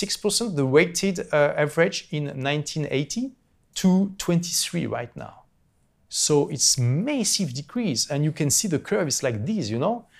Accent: France; now in London, United Kingdom; I left my home country, France, in 2015. So I live in London and then here.

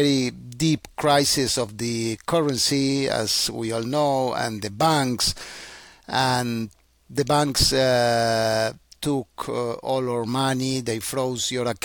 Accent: Argentina; first language Spanish; English is a second language; Still, my mother tongue is Spanish, and all my friends and family is still over there.

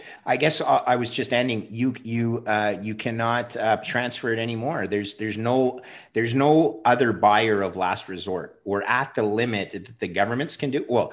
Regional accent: Montreal, Quebec, Canada; And then some guy from my hometown in Montreal reached out to me

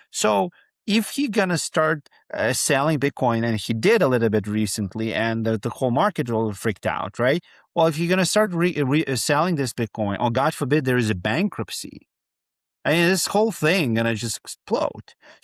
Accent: Ukraine; now in United States; I mean, we live in America. I'm originally from Ukraine.

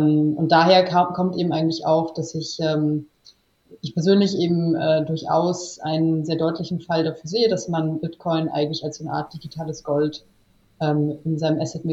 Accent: Hamburg, Germany; also born or lived in Switzerland / Chicago, United States; Also ich selber bin ursprünglich aufgewachsen und geboren in Hamburg. Bin halb Deutsche, halb Bulgarin.

